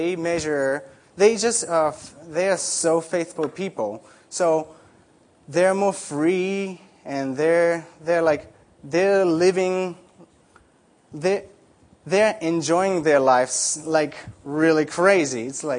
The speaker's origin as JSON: {"language": "English", "country": "Japan", "tie": "born or raised there", "first_language": "Japanese", "second_language": "English", "lives_now": "United States", "said": "living in Japan, growing up in Japan, my first language is Japanese, so probably you noticed that, right, already."}